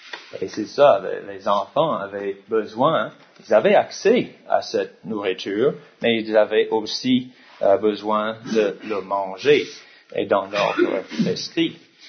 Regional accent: United States; parce que je suis américain.

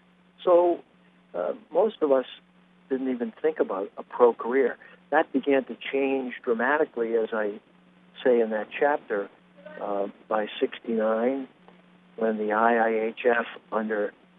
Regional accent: Boston, Massachusetts, United States; when I grew up in Greater Boston playing hockey

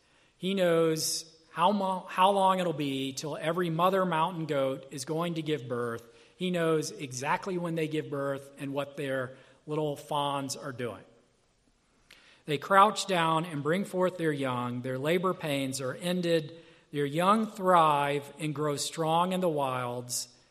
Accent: the South, United States; I'm from the South, so the thing that comes to my mind is kudzu.

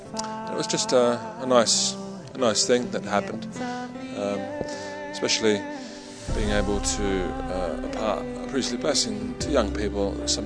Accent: Australia; for myself as an Australian

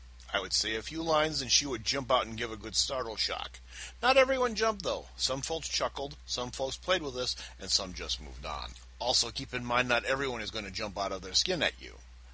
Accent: Dayton, Ohio, United States; we hail from Dayton, Ohio

